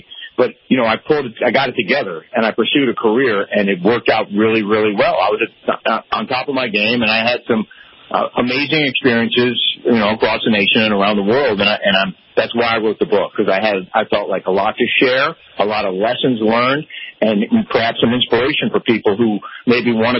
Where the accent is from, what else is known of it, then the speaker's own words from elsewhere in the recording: East Coast, United States; And even though I grew up on the East Coast and drove in rain all the time